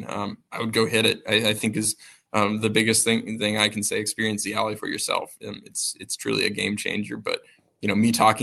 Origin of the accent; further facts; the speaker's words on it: Washington, United States; I grew up in Washington, so a lot of wet conditions and a lot of digging back in my